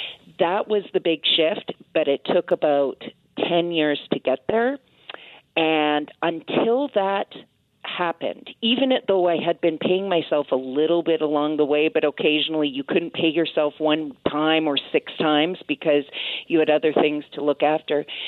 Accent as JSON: {"language": "English", "region": "Scotland", "country": "United Kingdom", "said": "and we're both Scottish, but somehow I didn't get the Scottish part."}